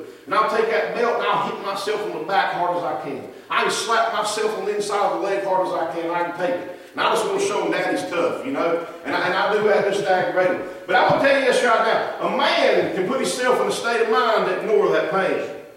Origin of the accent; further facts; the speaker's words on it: the South, United States; maybe it's just because I'm from the South.